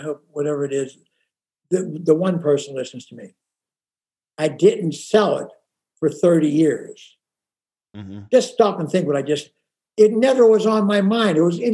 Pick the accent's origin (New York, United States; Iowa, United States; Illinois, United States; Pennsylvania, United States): Pennsylvania, United States; Pittsburgh; They brought in a guy from Pittsburgh who I knew his granddaddy because I'm from Pittsburgh to do the interview with me.